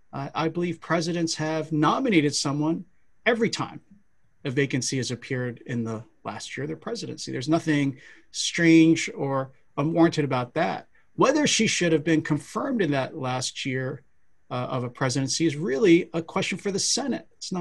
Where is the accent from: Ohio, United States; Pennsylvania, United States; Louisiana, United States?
Pennsylvania, United States; Philadelphia; The Philadelphia that I grew up in, of course, is very different than the one you all are in now. I grew up in the Philadelphia of the movie Rocky